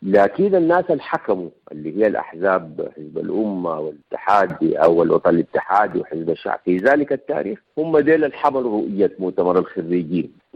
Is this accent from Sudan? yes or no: yes; Sudan; عرفنا إنه نحن سودانيين، بقينا كمان بنتكون من عرب وغير عرب ومتحدين مع بعض ومسمين نفسها الأمة السودانية.